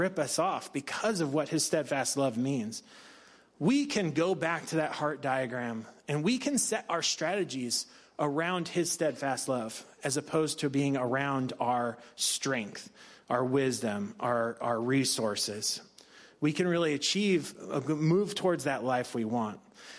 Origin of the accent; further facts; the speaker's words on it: United States; You know, being an American where rule of law is so important and there's these standards of right and wrong